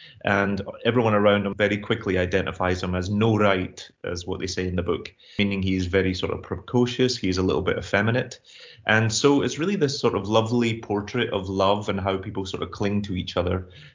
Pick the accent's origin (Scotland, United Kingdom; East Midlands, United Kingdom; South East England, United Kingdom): Scotland, United Kingdom; Glasgow; I grew up in Glasgow of the 80s